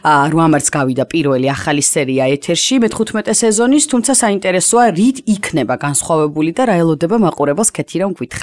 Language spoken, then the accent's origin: Georgian; Guria, Georgia; მე ძალიან გამეხარდა, მე თვითონ გურული ვარ სიმართლე